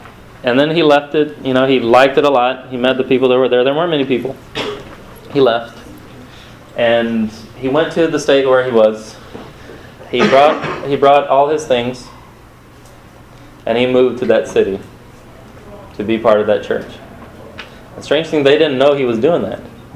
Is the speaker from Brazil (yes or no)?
yes; Paraná, Brazil; we came from London, from Paraná, which is the state where I was born.